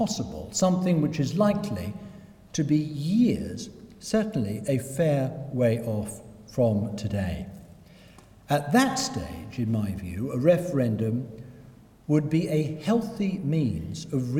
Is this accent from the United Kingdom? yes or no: yes; England, United Kingdom; what matters to me, being British or English. I don't believe that my nationhood is going to be robbed and taken away from me.